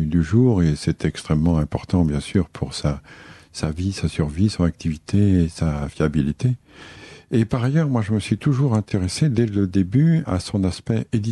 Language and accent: French; Brittany, France; born there; parce que je suis né en Bretagne